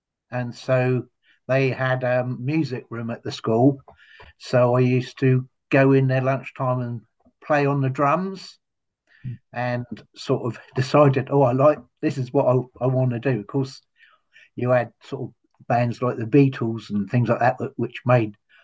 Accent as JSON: {"language": "English", "town": "Lymington", "region": "South East England", "country": "United Kingdom", "tie": "born or raised there", "said": "Well, I was born in Lymington, and my father was the local policeman."}